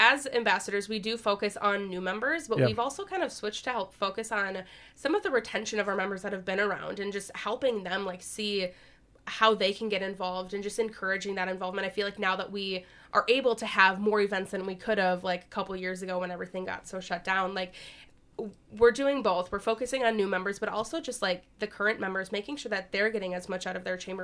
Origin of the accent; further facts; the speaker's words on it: Mankato, Minnesota, United States; now in Faribault, United States; So, fun fact for you, I'm from Mankato originally.